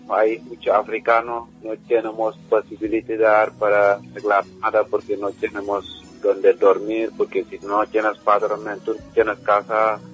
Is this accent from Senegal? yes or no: yes; Senegal; Spanish is a second language; now in Spain; Somos de gente de Senegal